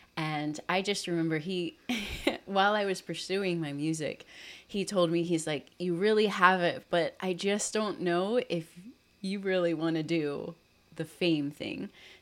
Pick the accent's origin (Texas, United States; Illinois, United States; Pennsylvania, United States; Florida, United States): Pennsylvania, United States; Palmyra; I grew up in Palmyra. Okay. And then ended up going to Hershey, and I had a pretty close-knit family.